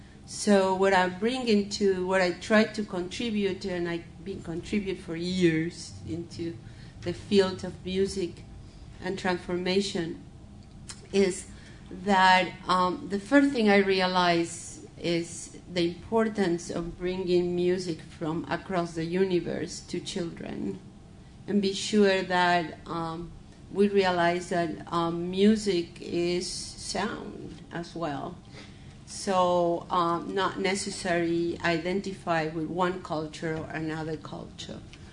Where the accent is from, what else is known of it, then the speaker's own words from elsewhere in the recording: Brazil; I grew up in Brazil.